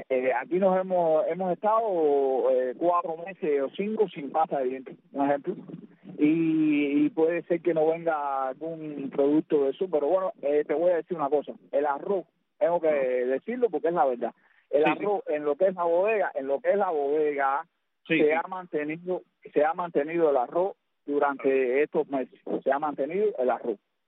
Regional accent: Cuba; Mira, Tony, con respecto a eso, aquí en mi pueblo no hubo mucho movimiento de eso

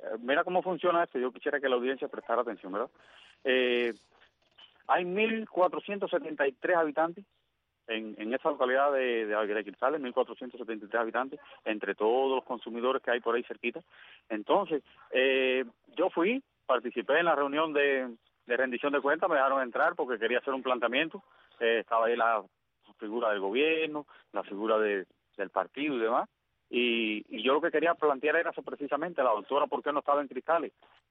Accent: Casilda, Sancti Spíritus, Cuba; yo soy de Casilda, allí tengo mi dirección todavía particular.

